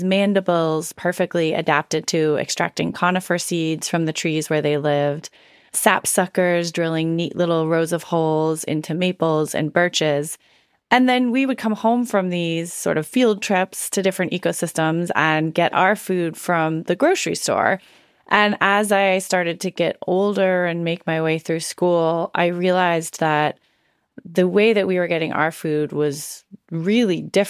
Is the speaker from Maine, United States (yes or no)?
yes; Maine, United States; So I grew up in Maine with two parents who were bird watchers.